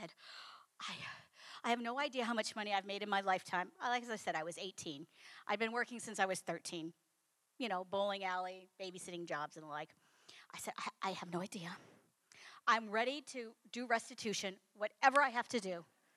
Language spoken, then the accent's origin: English; Detroit, Michigan, United States; I'm from Michigan, Detroit. Probably some of my uncles really do know where Jimmy Hoffa is.